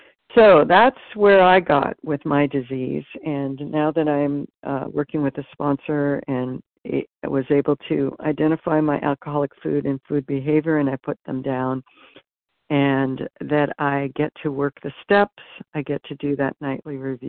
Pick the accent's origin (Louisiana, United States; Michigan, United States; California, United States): California, United States; I'm from California.